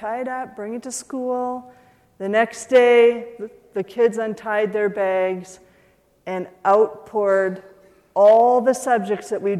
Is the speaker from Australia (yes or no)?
no; Canada; I'm from Canada.